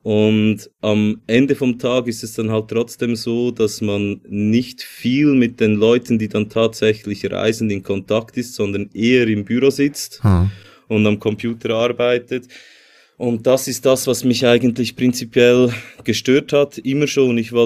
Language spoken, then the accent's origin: German; Switzerland; ich stamme aus dieser Gegend, das ist meine Heimat. Ich bin eigentlich immer mit ein paar Unterbrüchen hier gewesen und hier bin ich zu Hause.